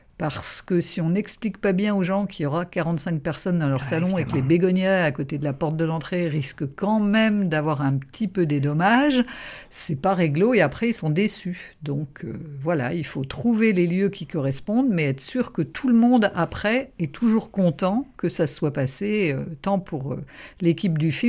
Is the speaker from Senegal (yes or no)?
no; Rennes, Brittany, France; Eh bien, j'ai grandi à Rennes. Ma famille est de Liffré du côté paternel et de Normandie du côté maternel.